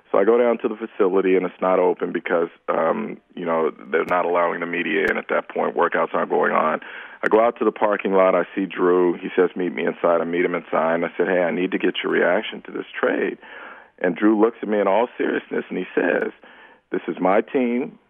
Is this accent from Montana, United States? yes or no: no; California, United States; I grew up in the Bay Area, and there was such a bond between that community and that team.